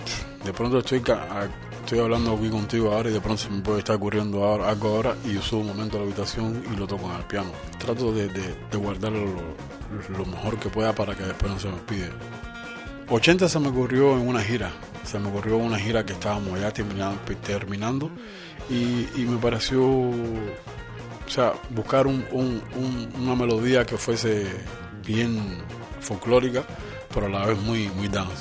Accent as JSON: {"language": "Spanish", "country": "Cuba", "said": "busqué algo que me identificara como cubano"}